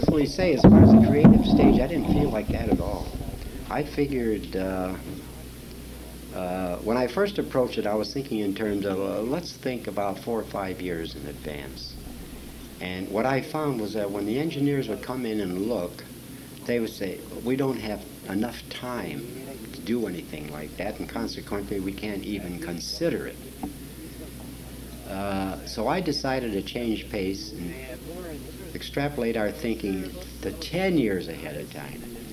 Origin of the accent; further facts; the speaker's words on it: Detroit, Michigan, United States; I says, well, I'm from Detroit. I work for the Ford Motor Car Company.